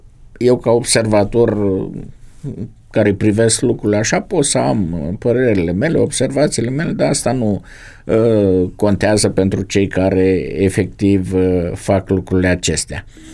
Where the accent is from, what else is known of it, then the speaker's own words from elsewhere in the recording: Suceava, Suceava County, Romania; Eu sunt de la Suceava și foarte aproape de Suceava, la Rădăuz